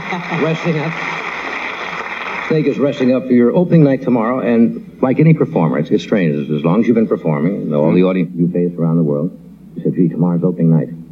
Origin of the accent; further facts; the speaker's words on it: Midwest, United States; I like snakes myself. I come from the Midwest.